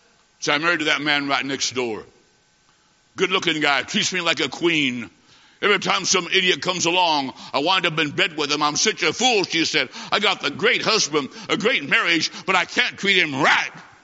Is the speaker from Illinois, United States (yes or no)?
yes; Illinois, United States; I said, ma'am, I'm from Illinois. I said, back there, it is minus 20.